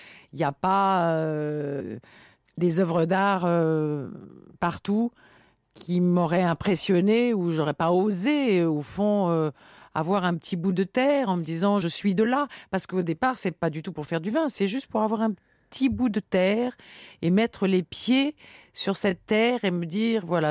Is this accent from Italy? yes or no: yes; Italy; French is a second language; now in France; Je suis pas arrivée un jour en disant, en conquérante, en disant je suis italienne, je vais devenir vigneronne. Non, j'arrive, je parle cette langue et j'aime ce pays